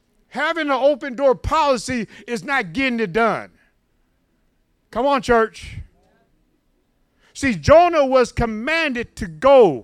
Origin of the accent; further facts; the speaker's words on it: the South, United States; you know I'm from South, and you know, like Minister Manning was saying, I spell thang T-H-A-N-G. Amen. You know, it's just a southern thing.